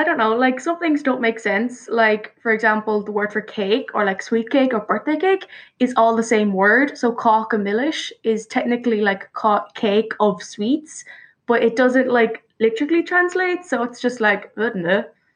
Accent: Ireland; Obviously, I'm from Ireland, like I've said, and if my accent doesn't give it away

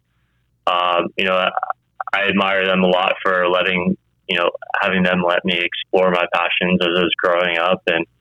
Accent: Daytona Beach, Florida, United States; I grew up in Daytona Beach, Florida. I was born and raised there.

